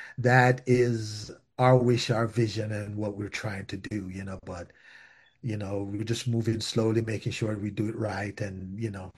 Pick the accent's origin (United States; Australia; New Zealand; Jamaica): Jamaica; All as much Caribbean islands are because even though, yeah, I am Jamaican and we have, we love Jamaica, this is something for all Caribbeans.